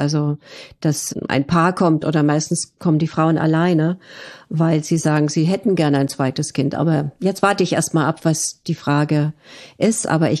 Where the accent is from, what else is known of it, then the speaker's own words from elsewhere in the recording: Bavaria, Germany; Grüß Gott, ich komme ja aus Bayern. Und da sagen wir ja, grüß Gott.